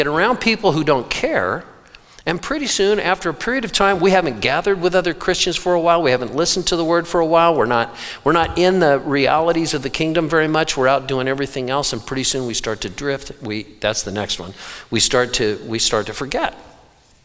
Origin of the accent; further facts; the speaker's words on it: Santa Cruz, California, United States; I was raised in Santa Cruz, California, and spent many, many years in Southern California with these big, beautiful, long beaches.